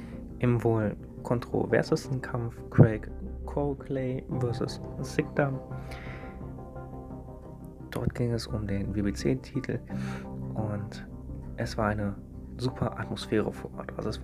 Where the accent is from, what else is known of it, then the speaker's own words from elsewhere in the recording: North Rhine-Westphalia, Germany; Dieses Mal neben meiner Heimatstadt in der nächsten Großstadt, und zwar Wuppertal.